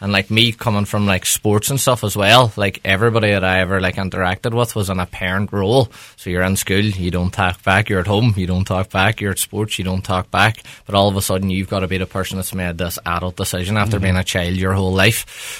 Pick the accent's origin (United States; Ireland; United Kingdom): Ireland; Letterkenny, Ulster; I love growing up in Letterkenny. That's why, like, I'm really community-driven, to be honest, because I grew up in an amazing town with great opportunities and great people